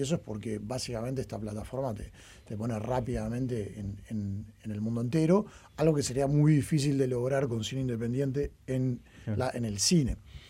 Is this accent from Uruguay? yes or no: yes; Uruguay; soy uruguayo y porque vivo acá